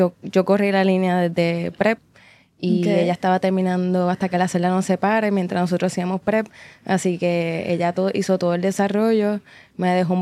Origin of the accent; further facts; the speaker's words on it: Naranjito, Puerto Rico; soy de Naranjito, me crié allá.